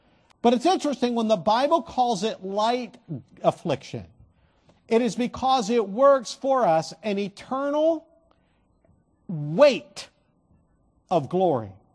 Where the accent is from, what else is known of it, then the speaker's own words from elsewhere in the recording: Cleveland, Ohio, United States; You know, obviously growing up in Cleveland, you know, I watched as Cavaliers finally won that championship after long years of the Cleveland drought.